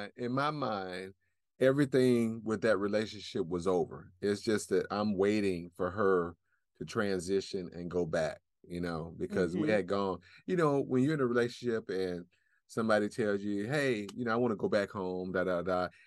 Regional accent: Atlanta, Georgia, United States; So it's a very small town, and I grew up in Atlanta.

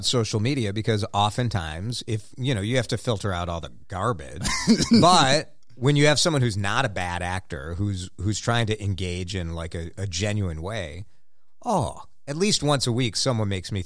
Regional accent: Chicago, Illinois, United States; I grew up in Chicago, right? Like, those, you know, that was my childhood, those Michael Jordan years.

